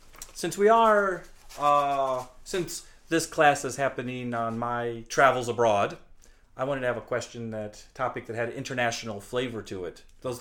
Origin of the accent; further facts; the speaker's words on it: United States; accent: American; Well, with my own American accent and all due respect to Maori people, it's Aotearoa.